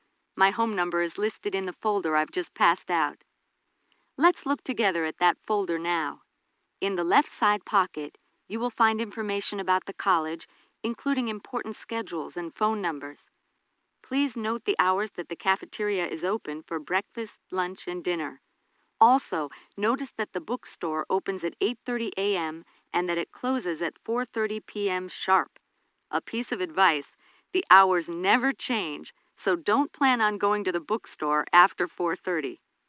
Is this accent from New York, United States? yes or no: yes; New York, United States; now in Vermont, United States; I'm originally from New York, but I've grown to love Vermont very much, so I consider it my home